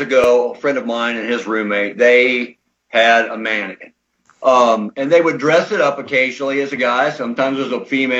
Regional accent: Ohio, United States; I knew Silas was heading back to Ohio, and he lived just outside of my hometown.

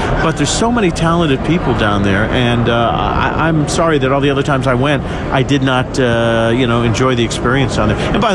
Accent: Indianapolis, Indiana, United States; I grew up in Indianapolis

